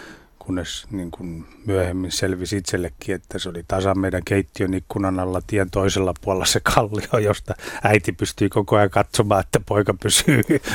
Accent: Lohja, Uusimaa, Finland; also born or lived in Kerava / Karjalohja; en oikein mistään kotoisin, kun on syntynyt Keravalla, mutta sen jälkeen on asunut sekä Lohjalla että nyt sitten perheen kanssa Karjalohjalla, että sinne päin minua on 11-vuotiaana muuttanut.

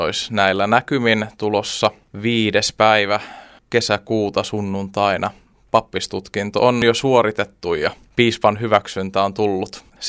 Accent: Helsinki, Uusimaa, Finland; tuun Helsingistä

